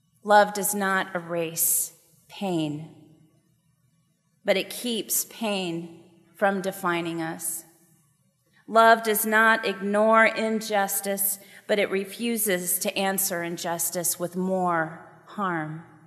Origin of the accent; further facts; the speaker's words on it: Cincinnati, Ohio, United States; There were members of my church where I grew up in Cincinnati.